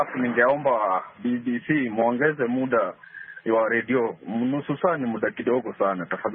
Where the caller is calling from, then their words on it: Kitale, Trans-Nzoia County, Kenya; natoka Kenya, maeneo ya Kitale. Niko Kitale, Kenya.